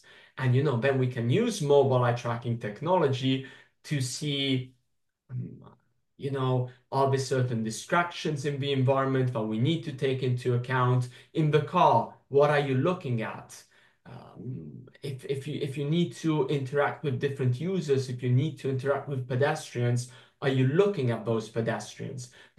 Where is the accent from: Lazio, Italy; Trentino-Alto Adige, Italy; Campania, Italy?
Lazio, Italy; Rome; I come from Italy, I come from Rome, I come from one of the most beautiful cities in the world.